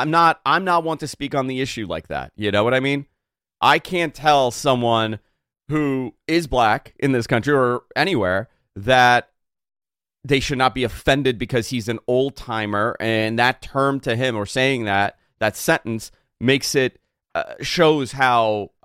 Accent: Queens, New York, United States; but I grew up in Queens where all my friends were from everywhere. You know, very, very diverse.

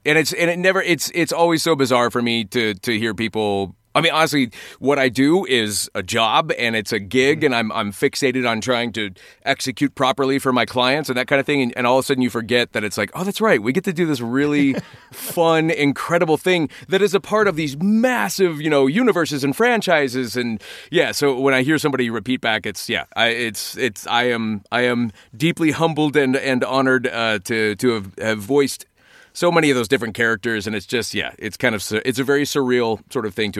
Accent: United States; You mentioned Canadian. I'm an American.

